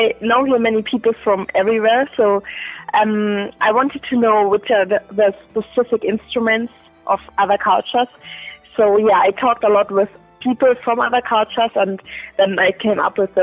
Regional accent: Germany; English is a second language; now in Edinburgh, United Kingdom; I'm originally from Germany, and since half a year I'm in Edinburgh, and I study here Master in Interaction Design.

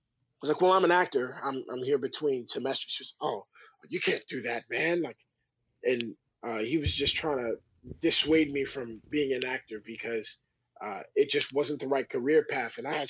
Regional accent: Florida, United States; we grew up in Florida and we had a lot of storms.

